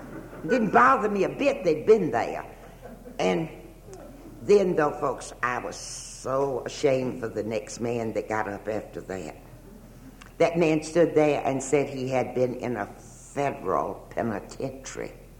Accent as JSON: {"language": "English", "region": "Nevada", "country": "United States", "said": "I came from Nevada over here to get sober."}